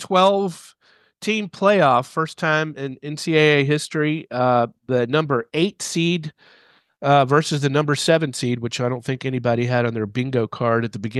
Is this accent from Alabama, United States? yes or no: yes; Alabama, United States; I grew up hating them in Alabama.